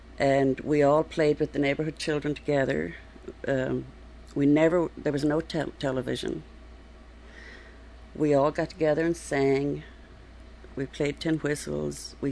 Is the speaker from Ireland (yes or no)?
yes; Ireland; accent: Irish; moved away; some of our Irish accents and sayings. And so we tried to do that. So that definitely has affected my accent. I had a much stronger accent when I came. It does come back on St. Patrick's Day. Or when I'm around a bunch of Irish people, or when I'm talking to my family in Ireland.